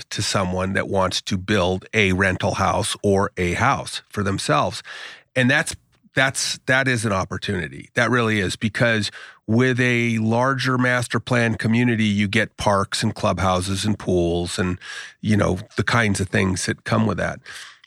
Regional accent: California, United States; I come from Southern California and I love the movie Chinatown

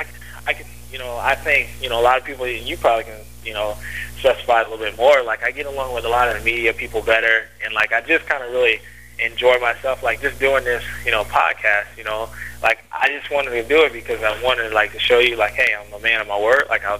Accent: United States; obviously, I want to do some of the Nationals because I'm American.

